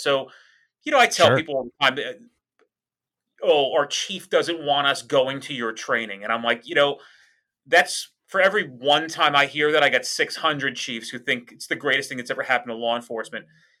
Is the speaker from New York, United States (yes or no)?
no; New Jersey, United States; I'm a Jersey boy. I'm through and through. I have, I'm as Jersey as it comes, Garrett.